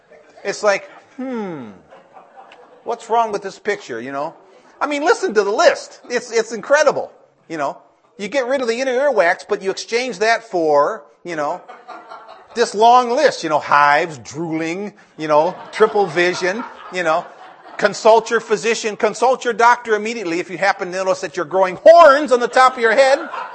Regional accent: Cleveland, Ohio, United States; I come from Cleveland, I'm always sad.

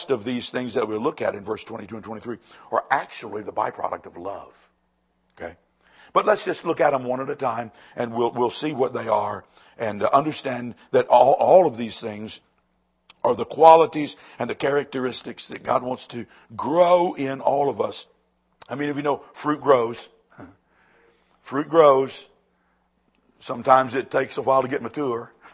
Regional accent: Lynchburg, Virginia, United States; Look, I'm born and raised in Lynchburg, Virginia.

